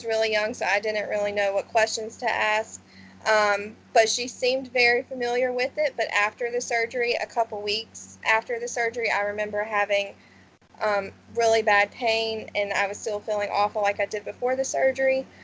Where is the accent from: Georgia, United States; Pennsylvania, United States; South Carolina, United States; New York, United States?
South Carolina, United States; Aiken; I'm from Aiken, South Carolina. I've lived here pretty much my whole entire life.